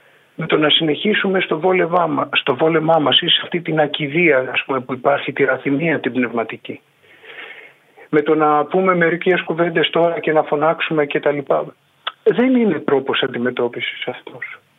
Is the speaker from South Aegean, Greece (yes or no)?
yes; Santorini, South Aegean, Greece; Στο νησί μου, στην πατρίδα μου, στη Σαντορίνη